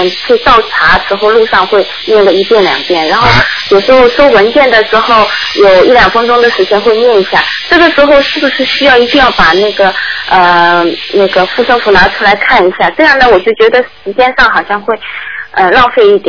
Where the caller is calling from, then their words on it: Shanghai, China; 我是上海的那个同修组的。